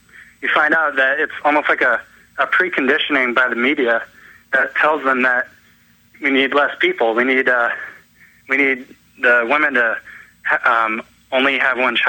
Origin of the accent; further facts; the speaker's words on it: China; and so I got firsthand experience on growing up in China